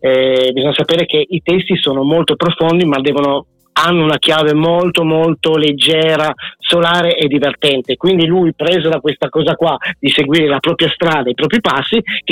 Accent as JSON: {"language": "Italian", "town": "Ferrara", "region": "Emilia-Romagna", "country": "Italy", "said": "Sono proprio di Ferrara, insomma, da quella zona lì. Comunque è sempre quella grande zona dell'Emilia Romagna, ecco."}